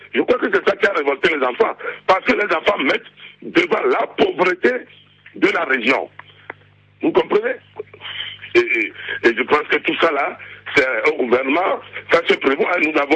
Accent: Kara, Togo; moi je suis de Kara également

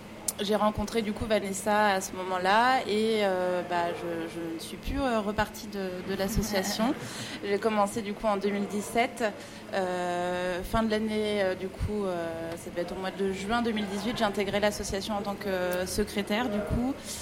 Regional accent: Belle-Île-en-Mer, Brittany, France; Je suis d'origine, enfin, je suis originaire de Belle-Île-en-Mer

